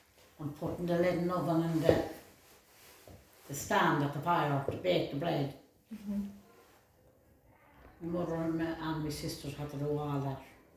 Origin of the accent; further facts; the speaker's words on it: Leinster, Ireland; born there; I was born in Westmead, the Midlands.